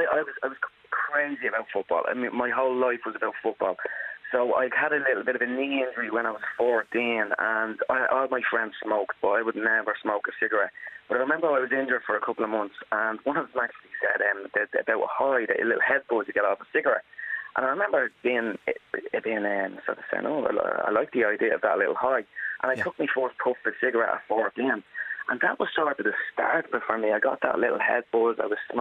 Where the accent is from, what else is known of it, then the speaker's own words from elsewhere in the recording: Blanchardstown, Leinster, Ireland; also born or lived in Drumheath; Home for me, I lived most of my life since I was 6 years of age in Blanterstown in West Dublin.